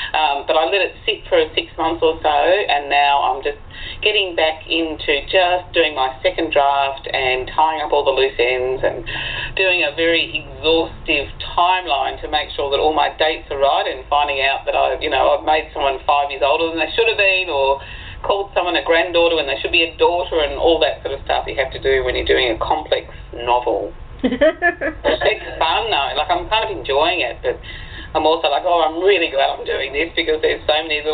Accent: Australia; So I'm an Australian writer of horror and science fiction and crime recently.

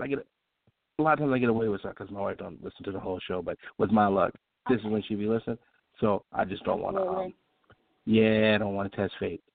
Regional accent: Chicago, Illinois, United States; See, I'm from Chicago, so cold don't mess with me

